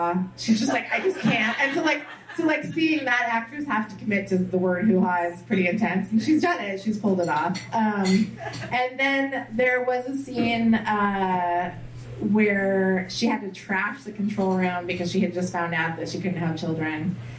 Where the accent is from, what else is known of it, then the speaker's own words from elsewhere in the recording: Santa Barbara, California, United States; I grew up in Santa Barbara, and it was, like, just living in a postcard.